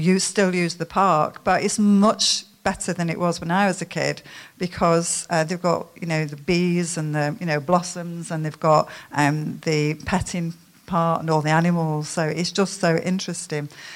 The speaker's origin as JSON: {"language": "English", "town": "Wythenshawe", "region": "North West England", "country": "United Kingdom", "tie": "born or raised there", "said": "it was my park when I was a kid. I'm born and bred in Withenshaw, and I'm one of 10"}